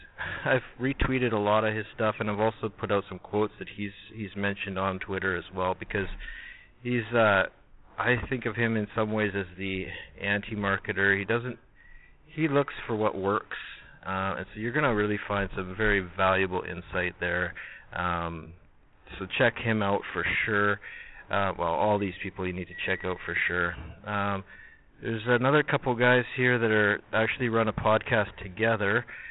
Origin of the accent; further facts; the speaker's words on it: Canada; accent: Canadian; Maybe it's my Canadian accent, I don't know